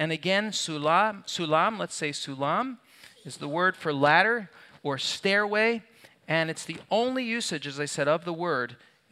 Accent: Philadelphia, Pennsylvania, United States; born there; I love the Titans, but I was born in Philadelphia.

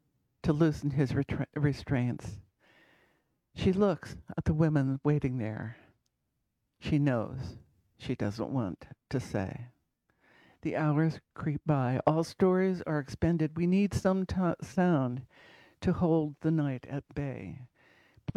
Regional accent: Bisbee, Arizona, United States; Growing up in Bisbee, our mother was a stay-at-home mother

